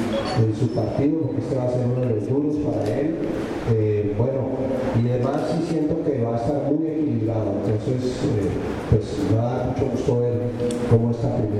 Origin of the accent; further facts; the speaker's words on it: Mexico; para que seamos siempre los que ponemos la pauta como mexicanos, como anfitriones que somos